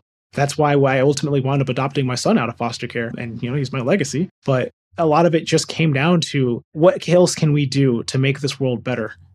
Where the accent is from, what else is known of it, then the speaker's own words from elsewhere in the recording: Detroit, Michigan, United States; born there; I was born in Detroit, Michigan, and I've talked on some other previous podcasts about my life growing up